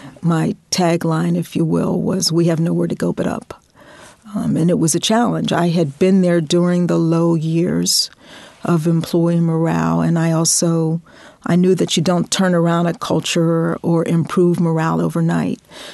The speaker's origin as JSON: {"language": "English", "town": "Pittsburgh", "region": "Pennsylvania", "country": "United States", "tie": "born or raised there", "said": "I grew up in Pittsburgh, and I didn't appreciate it at the time, but Pittsburgh and a blue-collar town"}